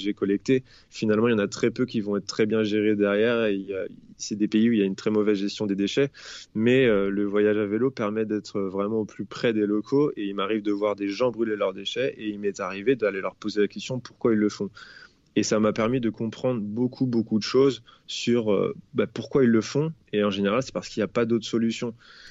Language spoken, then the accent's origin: French; France; moved away; je suis parti de la France il y a un an et demi, je suis descendu vers l'Afrique du Nord